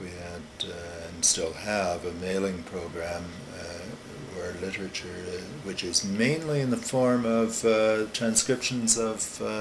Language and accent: English; Winnipeg, Manitoba, Canada; I come originally from Winnipeg, Canada.